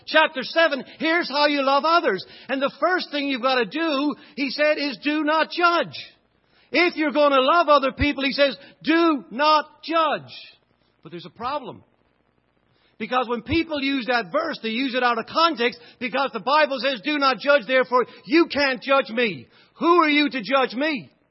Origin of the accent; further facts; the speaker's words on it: Ireland; When I was growing up in Ireland, and even as I got older